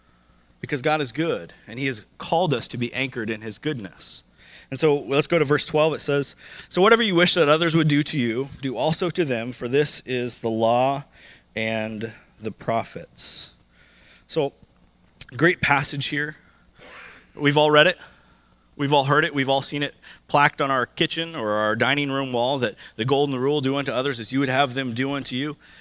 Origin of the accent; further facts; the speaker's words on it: Arkansas, United States; By the way, I'm a pastor, and I'm from Arkansas.